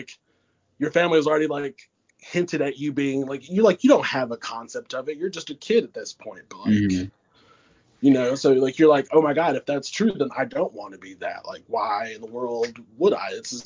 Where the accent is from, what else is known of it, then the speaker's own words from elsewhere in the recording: Georgia, United States; I'm from Georgia. I was raised. My mom says we weren't Baptist, but I was baptized.